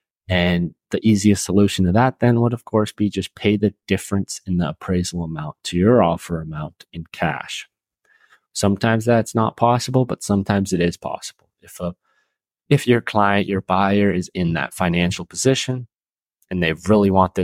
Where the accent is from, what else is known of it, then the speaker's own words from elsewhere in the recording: Seattle, Washington, United States; Like I grew up here in the Seattle area, so I'm locked in this market.